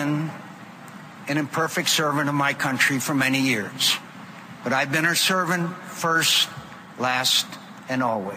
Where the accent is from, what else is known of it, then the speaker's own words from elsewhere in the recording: United States; that I'm an American, a proud citizen of the greatest country on earth.